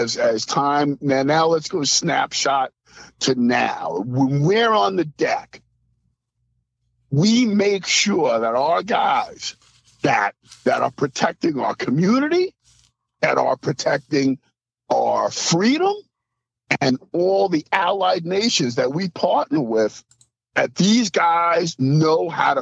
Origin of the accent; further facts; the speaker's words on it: New York City, New York, United States; I grew up in New York City, so I grew up on the Italian side of town, so here I am, a black dude.